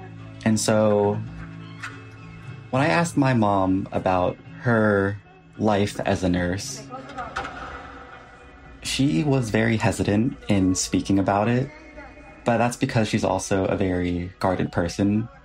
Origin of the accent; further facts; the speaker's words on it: Virginia, United States; born there; And I was born here in Virginia in 1992.